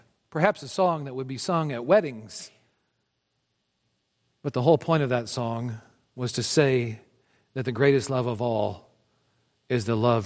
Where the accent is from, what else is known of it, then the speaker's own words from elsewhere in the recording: Britt, Iowa, United States; born there; I was born in Northwest Iowa, the booming metropolis of Brit, population 396.